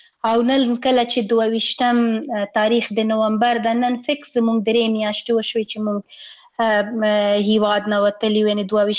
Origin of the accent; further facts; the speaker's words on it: Afghanistan; مونږ د افغانستان یو واقعیت یو او خپل هیواد نه اسکله تیر نه یو، او زمونږ خپل هیواد ده، زمونږ اصلي هیواد ده